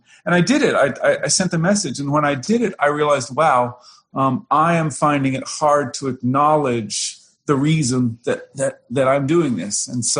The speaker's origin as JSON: {"language": "English", "region": "Georgia", "country": "United States", "tie": "born or raised there", "said": "I grew up in Georgia."}